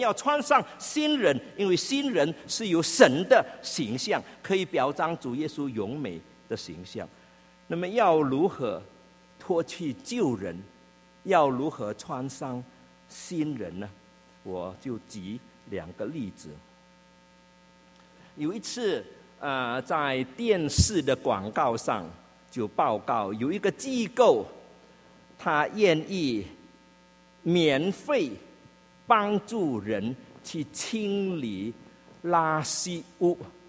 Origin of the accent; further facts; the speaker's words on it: China; 就我们中国人爱吃鸭